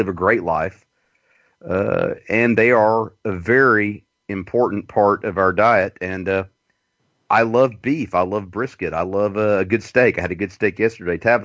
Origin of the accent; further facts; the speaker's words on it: the South, United States; You know, I was raised in the South. This is what I dealt with, you know.